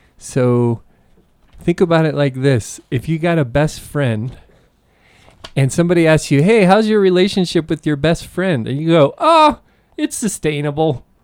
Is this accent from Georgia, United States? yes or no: yes; Atlanta, Georgia, United States; I grew up outside Atlanta, Georgia, and discovered that I wanted to learn all about the world.